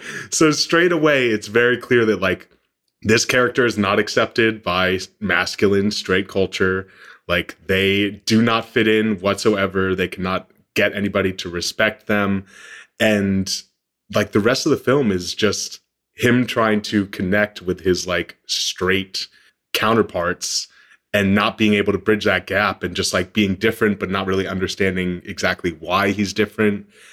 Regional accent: the South, United States; Growing up in the South, you've got this like, it's like you said, it's a mama's boy, right?

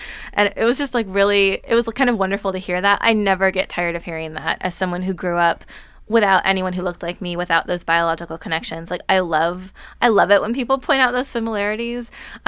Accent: Seattle, Washington, United States; I was born in Seattle.

